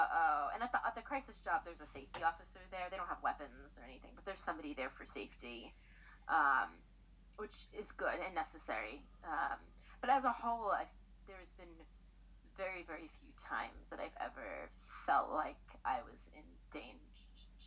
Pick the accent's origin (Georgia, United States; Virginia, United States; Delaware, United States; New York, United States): New York, United States; New York City; Like, I grew up in a big city. I grew up in New York City.